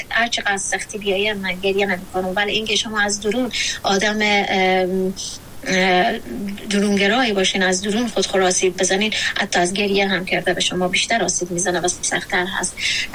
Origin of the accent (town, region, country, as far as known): Afghanistan